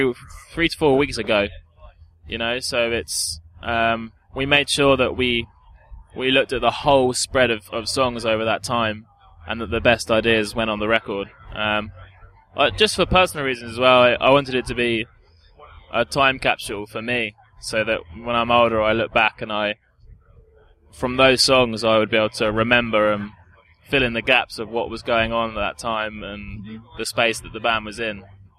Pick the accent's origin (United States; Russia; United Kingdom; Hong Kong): United Kingdom; England; We wanted to give off a clear message about, you know, that we're from England as well.